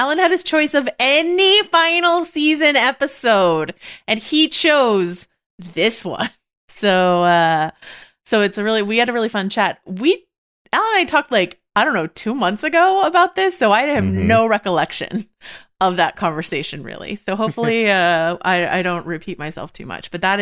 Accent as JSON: {"language": "English", "town": "Mill Valley", "region": "California", "country": "United States", "tie": "born or raised there", "said": "I forgot to write down an answer for this, but I grew up in Mill Valley, California."}